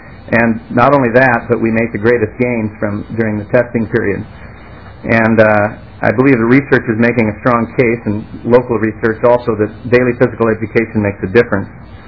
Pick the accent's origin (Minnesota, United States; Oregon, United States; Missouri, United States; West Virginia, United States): Minnesota, United States; Farmington; I am from Farmington, Minnesota.